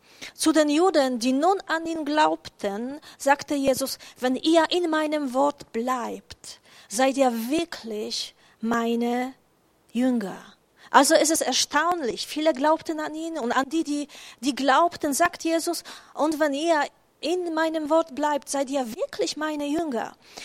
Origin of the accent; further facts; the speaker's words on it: Poland; born there; ich bin in Polen geboren und meine ganze Familie lebt noch dort, also die leibliche Familie, Eltern und Geschwister und Neffen und so weiter. Und ich bin ziemlich oft dort zu Besuch. Und ich selbst wohne in Krakau, eine wunderschöne Stadt.